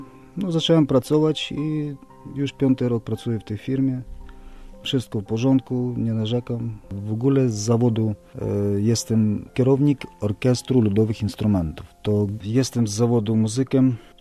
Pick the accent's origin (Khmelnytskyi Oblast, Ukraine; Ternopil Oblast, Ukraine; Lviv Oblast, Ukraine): Khmelnytskyi Oblast, Ukraine; Kamianets-Podilskyi; moved away as an adult; now in Wałbrzych, Poland; pochodzę z takiego miasta Kamieńca Podolskiego. Przyjechałem w 2010 roku, przyjechałem do Wałbrzycha, do miasta za Wrocławiem.